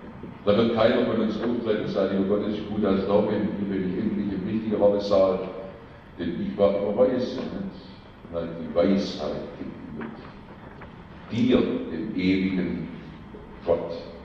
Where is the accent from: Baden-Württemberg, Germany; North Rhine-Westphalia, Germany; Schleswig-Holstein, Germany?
Baden-Württemberg, Germany; Schorndorf; Komme ich aus Schondorf und bin arg angewachsen hier im Bremstal.